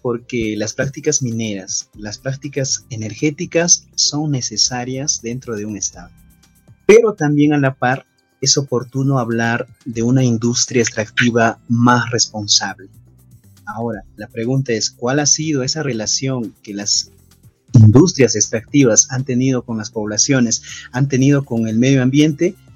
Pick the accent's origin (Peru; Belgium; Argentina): Peru; soy peruano y en mi país la constitución vigente es la constitución de 1993